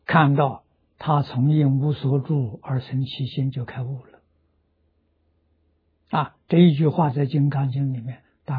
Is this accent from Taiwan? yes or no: no; China; 我们中国人叫它做情啊